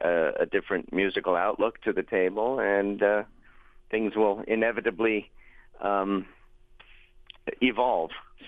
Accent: Canada; So she knew me quite well from Canada, as I'm Canadian.

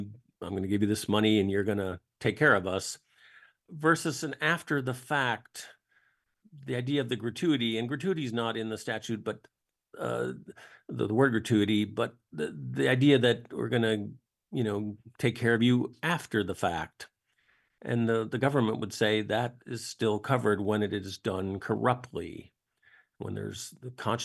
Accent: Illinois, United States; also born or lived in Louisiana; And I can say I've lived in Illinois. I grew up in Illinois. I've lived in Louisiana.

